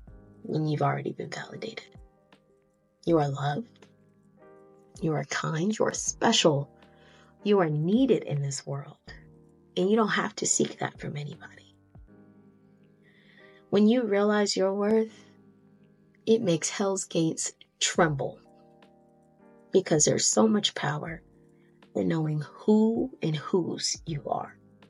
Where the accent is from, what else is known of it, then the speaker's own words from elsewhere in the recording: Tennessee, United States; I don't know if this is like what my voice is supposed to sound like, or this is the residue of me growing up in Tennessee.